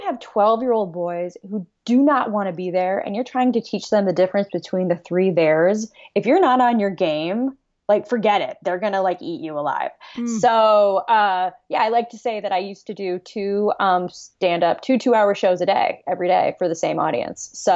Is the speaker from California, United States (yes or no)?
yes; Los Angeles, California, United States; I grew up in Los Angeles, so I started out there. Then I came to Northwestern, where I studied nothing business or performing.